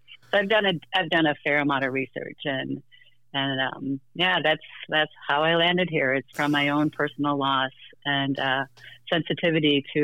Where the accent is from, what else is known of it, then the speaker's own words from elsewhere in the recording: Minnesota, United States; Sure. Well, I am from Minnesota.